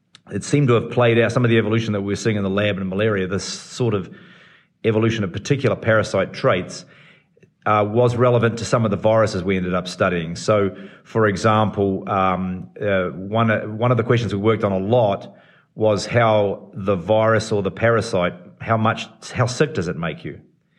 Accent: New Zealand; moved away as an adult; as you can tell from my accent, I come from New Zealand, and so I spent all of my life up until I went to do my PhD in New Zealand.

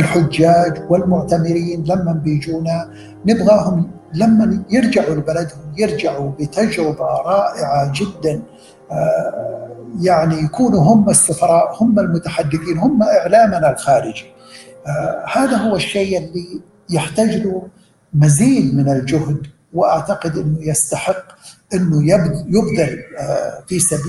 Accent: Saudi Arabia; كل الأمور هذه بتعطي انطباع جيد عننا كسعوديين وعن المملكة العربية السعودية.

